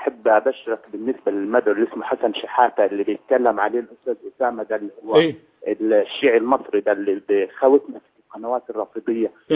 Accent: Upper Egypt, Egypt; في البلد عندنا في الصعيد

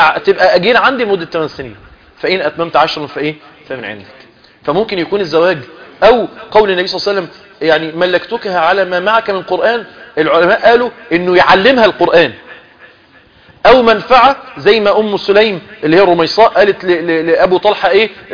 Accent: Egypt; ومن صور الصورة الشائعة بقى عندنا في مصر كلنا اللي هي بعضهم مؤجل وبعضهم معجل

